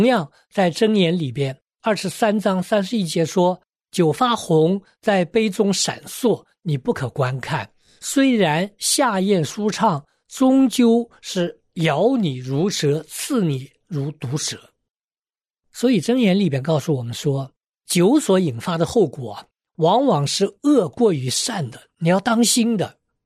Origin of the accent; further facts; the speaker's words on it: China; 我们中国人